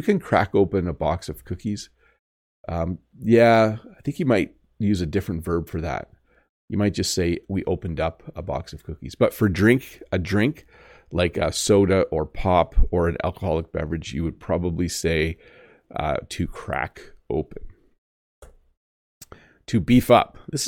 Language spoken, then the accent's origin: English; Canada; As a Canadian, I'm pretty good at walking on snow and ice.